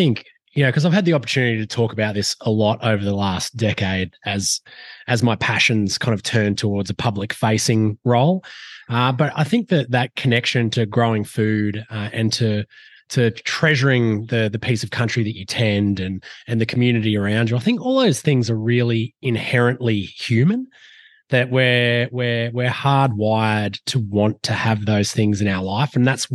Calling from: New South Wales, Australia; I'm from Jurunganj and Yuin country on the far south coast of New South Wales, the beautiful saltwater estuaries that dot the country south of Nowra.

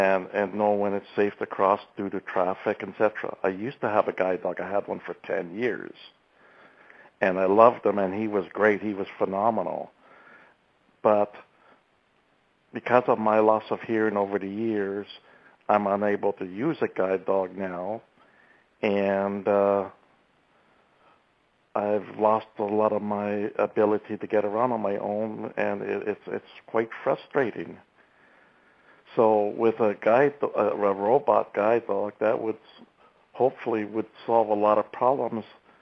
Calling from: Edmonton, Alberta, Canada; I'm calling from Edmonton, Alberta.

